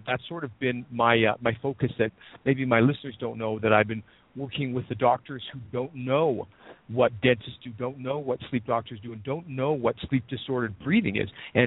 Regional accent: Canada; I'm a dentist from Canada

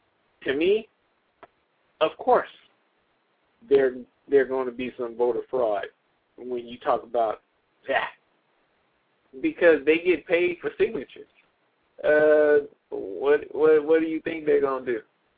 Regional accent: Indianapolis, Indiana, United States; first hater of the week comes out of my hometown, Indianapolis.

